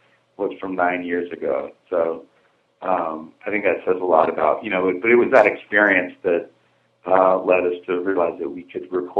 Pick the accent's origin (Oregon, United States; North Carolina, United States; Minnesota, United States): North Carolina, United States; we drove down to North Carolina and, went to my hometown, went to where me and Garrett grew up